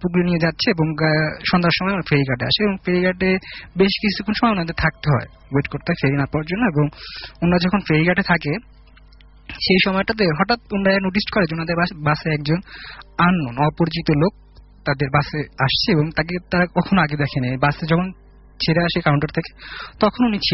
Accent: Madaripur, Dhaka Division, Bangladesh; প্রতিবার আমার গ্রামের বাড়ি হচ্ছে মাদারীপুর আমি মাদারীপুর যখন যাই প্রতিবার ওই রাস্তা দিয়ে যেতে হয়

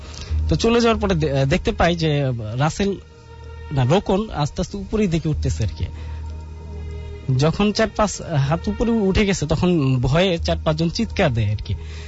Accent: Belkuchi, Rajshahi Division, Bangladesh; now in Dhaka, Bangladesh; জি আমার বাড়ি সিরাজগঞ্জ জেলার বেলকুসি থানার আগুরিয়া গ্রামে। আমি এসেছি দক্ষিণ পীরবাগ আমতলা মিরপুর ঢাকা থেকে।

